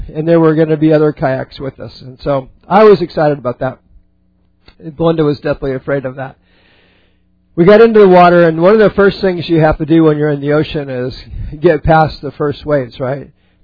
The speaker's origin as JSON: {"language": "English", "region": "Alaska", "country": "United States", "tie": "born or raised there", "said": "I grew up in Alaska, so all of my growing up days were in Alaska. And from where I lived, you could see the ocean."}